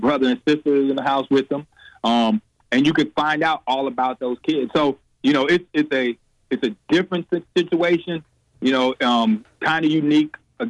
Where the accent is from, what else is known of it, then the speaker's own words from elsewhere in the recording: Chicago, Illinois, United States; Well, I think the biggest thing is I'm an in-state guy. I'm from Chicago. I'm a public league guy.